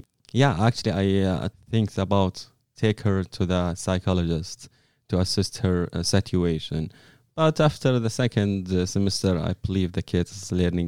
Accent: Saudi Arabia; now in United States; Hi, I'm from Saudi Arabia.

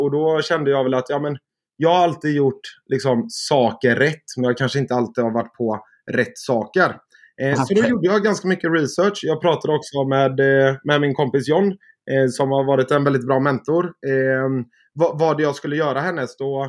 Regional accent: Alingsås, Västra Götaland County, Sweden; now in Gothenburg, Sweden; Innan så kom jag från Alingsås där jag är uppvuxen. Efter gymnasiet så pluggade jag på Handelshögskolan här i Göteborg.

